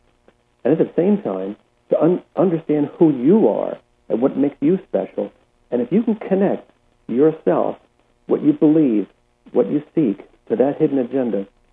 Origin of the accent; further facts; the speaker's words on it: United States; now in England, United Kingdom; I'm an American.